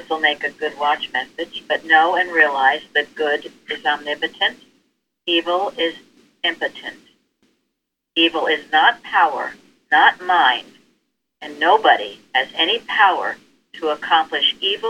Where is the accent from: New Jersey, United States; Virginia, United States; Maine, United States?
New Jersey, United States; I remember years ago being in California, and I came from New Jersey where blue laws were obeyed.